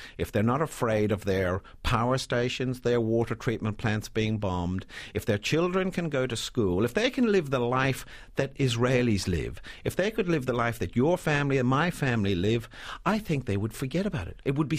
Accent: Ireland; now in Australia; So you're talking to an Irishman here. I live in Australia, but I'm from Ireland. I grew up on the border as a child.

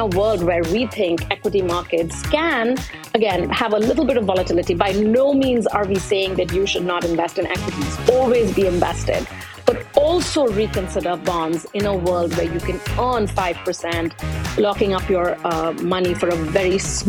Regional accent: India; if you're looking at emerging markets, so I'm from India. If you're looking at a bond from the Indian government, that is certainly available to you

